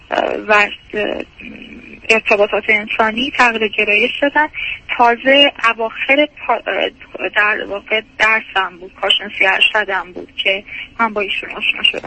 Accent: Isfahan, Iran; من اصفهانی هستم، ایشون هم ساکن اصفهان، هم 30 سال ساکن اصفهان هستم، اما اصالتا از شهر دیگه ای هم مشهد.

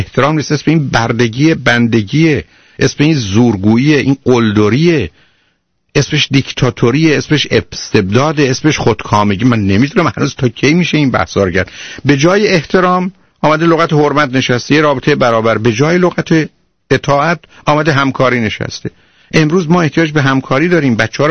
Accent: Iran; now in abroad; من تو ایران بزرگ شدم

